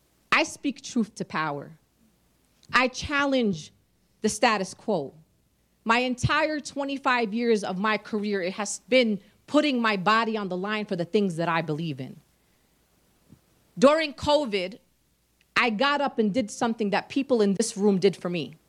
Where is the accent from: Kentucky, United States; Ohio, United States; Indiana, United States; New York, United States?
New York, United States; Brooklyn; I keep telling them I'm from Brooklyn, that's part of it. This is just how we do in Brooklyn. I can't help it. And I happen to also be Palestinian